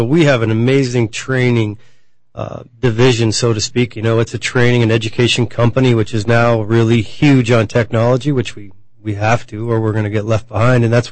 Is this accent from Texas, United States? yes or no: no; Manson, Washington, United States; after 28 years or so in Lake Chelan and growing up in Manson in high school and just being there for so long